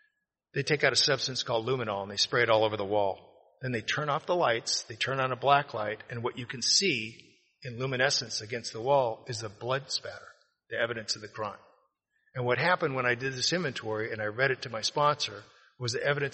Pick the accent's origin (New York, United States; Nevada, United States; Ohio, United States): Nevada, United States; Las Vegas; I'm 4 or 5 years old. I'm growing up in Las Vegas, Nevada. It's the early 60s.